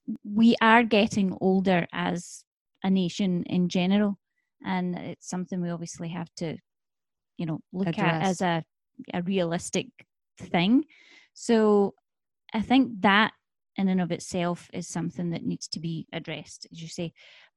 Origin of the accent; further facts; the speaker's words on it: Scotland, United Kingdom; now in United States; Like my hometown in Scotland, my sisters are all, you know, within miles of each other, and they see my parents all the time. You know, it's a very small place